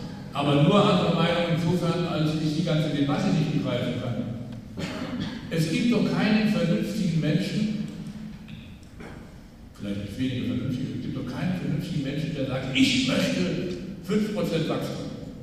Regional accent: Upper Rhine, Germany; Ich komme aus dem Oberrheingebiet

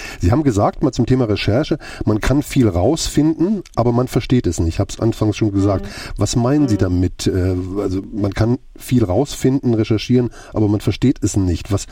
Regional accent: Gera, Thuringia, Germany; born there; wenn ich das nächste Mal nach Gera fahre, wo ich geboren bin

